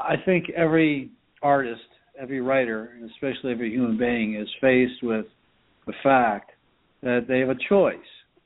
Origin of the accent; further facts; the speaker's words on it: Erie, Pennsylvania, United States; I grew up in Erie, Pennsylvania, a blue-collar town. I grew up to a blue-collar family who was abusive by nature.